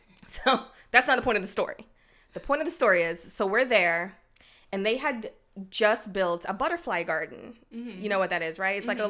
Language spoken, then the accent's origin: English; Jamaica; moved away; So, because we moved from Jamaica and we were living in a 3-bedroom, 1-bathroom home with 5 of us, okay?